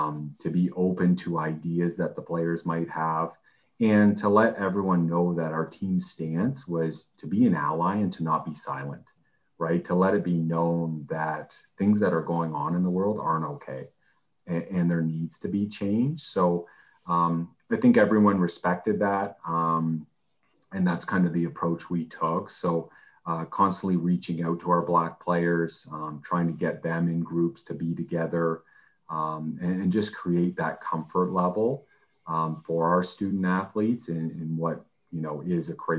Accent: Canada; being a CFL quarterback as a Canadian wasn't as likely.

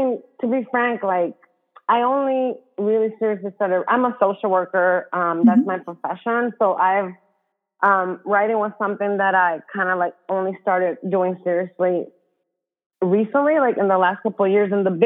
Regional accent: Dominican Republic; moved away as an adult; now in United States; I'm Dominican. I came from the Dominican Republic when I was in my early 20s.

